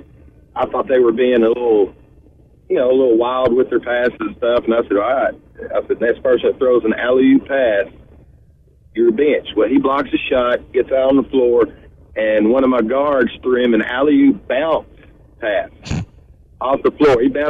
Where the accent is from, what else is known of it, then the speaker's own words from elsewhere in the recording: Mountainburg, Arkansas, United States; Hey, I was born in Northwest Arkansas and raised in Northwest Arkansas in Mountainburg